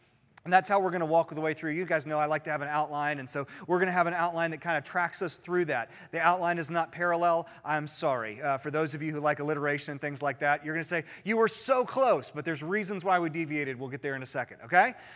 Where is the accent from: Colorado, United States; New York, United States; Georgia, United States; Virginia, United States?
Virginia, United States; Christiansburg; So I grew up in Christiansburg, and the farmhouse was like the place to eat at the time.